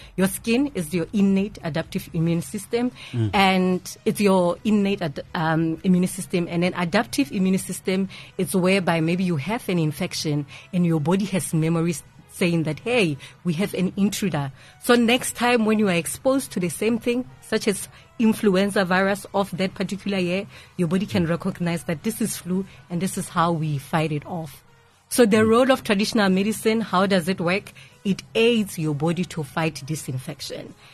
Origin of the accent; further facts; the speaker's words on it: Thaba Nchu, Free State, South Africa; And this has been reported in my hometown, which is Tabanchu